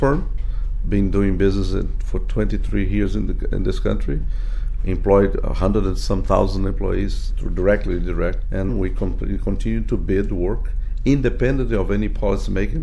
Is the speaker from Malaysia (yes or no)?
no; Brazil; now in Miami, United States; As a Brazilian, as an American, or both. As a Miamian?